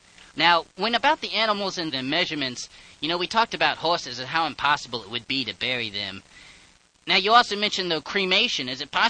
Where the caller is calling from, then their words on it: Stanford, California, United States; I'm calling from Stanford, California.